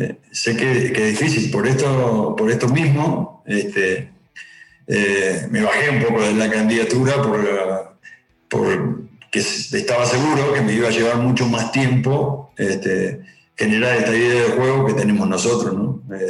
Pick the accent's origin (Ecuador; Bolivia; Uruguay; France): Uruguay; somos uruguayos y lo llevamos en la sangre